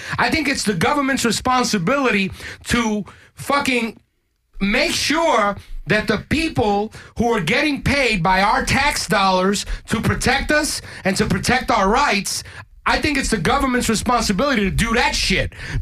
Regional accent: East Coast, United States; But I'm saying, a typical white American, I grew up on the East Coast.

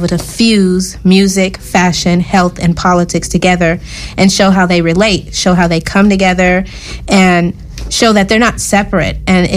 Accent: Oakland, California, United States; now in Los Angeles, United States; I am from Oakland, California, the Bay Area. I graduated from Tuskegee University, and now I've been living in Los Angeles for the past 5 years now.

